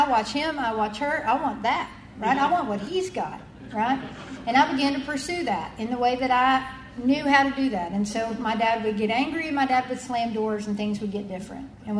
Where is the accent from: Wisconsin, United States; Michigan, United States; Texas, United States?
Texas, United States; Austin; Now, I grew up in Austin, Texas in the late 60s and 70s, and when my folks went out, we went with them.